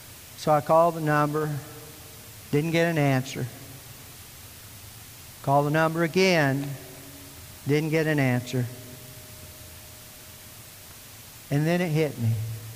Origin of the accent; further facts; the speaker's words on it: Southern United States, United States; It's a voice that's very familiar to me as a Southerner growing up in a small Southern town.